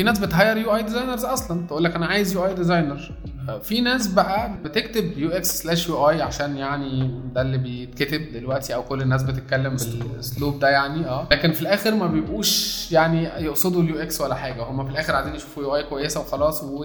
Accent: Egypt; ده احنا عندنا في مصر نقول كيسه

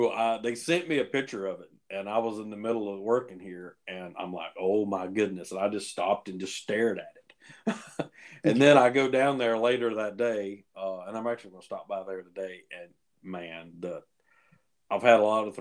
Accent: Cowpens, South Carolina, United States; my old buddy Chris from CNC Thunder here in my hometown of Cowpen, South Carolina.

